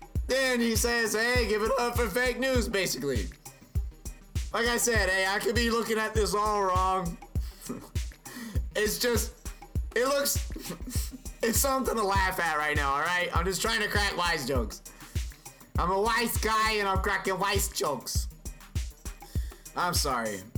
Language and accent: English; Jennings, Louisiana, United States; born there; I wasn't born in Nollins. I was born in Jennings, Louisiana, you guys. That's a very small town with a whole lot of corruption.